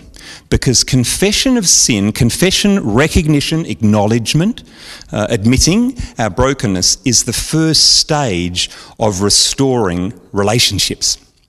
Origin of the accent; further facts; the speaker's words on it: Adelaide Hills, South Australia, Australia; we grew up in Adelaide Hills and on a reasonably big property with a few acres